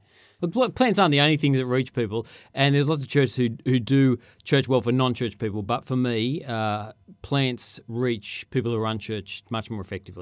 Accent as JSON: {"language": "English", "town": "Sydney", "region": "New South Wales", "country": "Australia", "lives_now": "Brisbane, Australia", "said": "Okay, look, yeah, I'm from Sydney originally. I live in Brisbane now. I moved up there about 11 years ago or so."}